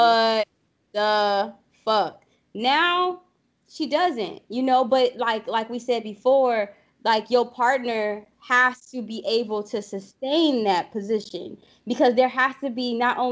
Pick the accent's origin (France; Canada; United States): United States; New Orleans, Louisiana; I'm from the boot, honey. I'm from New Orleans.